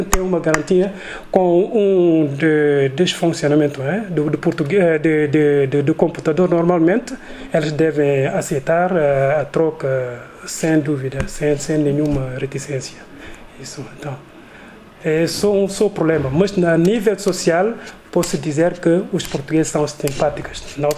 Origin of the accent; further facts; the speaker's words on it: Senegal; Portuguese is a second language; dizer-lhes que sou senegalês e vou voltar a Senegal daqui a pouco